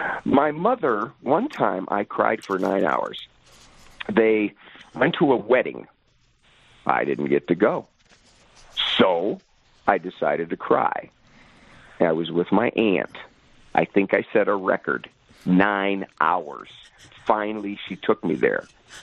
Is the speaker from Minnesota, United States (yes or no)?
no; Canton, Ohio, United States; My mom and dad were Italian, 100%, Jack.